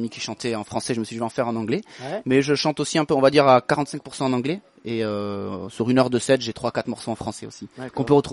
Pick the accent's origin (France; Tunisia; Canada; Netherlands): Netherlands; Amsterdam, North Holland; Je suis né à Amsterdam, j'ai aussi là-bas, c'est une ville qui est vraiment ancrée dans le reggae aussi, donc j'ai quand même grandi avec ça